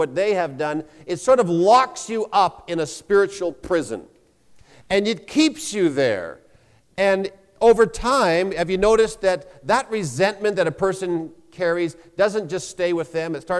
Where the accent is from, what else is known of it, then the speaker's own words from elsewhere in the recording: British Columbia, Canada; When I grew up in British Columbia, Canada, I became familiar with a story that occurred there back in 1954.